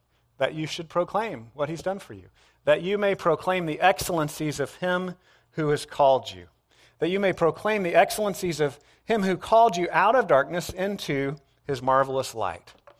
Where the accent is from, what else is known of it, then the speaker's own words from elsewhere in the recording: Scotland, United Kingdom; I guess they just do that every day in school growing up in Scotland.